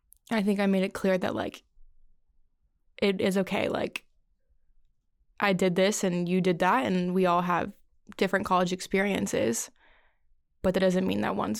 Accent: the South, United States; And I guess we are from the South, so like being in a sorority is a big thing.

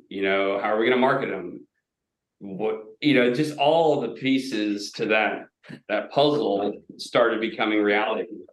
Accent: Plant City, Florida, United States; Where I grew up in Plant City, which is about another 30 minutes further west, is the strawberry capital of the world.

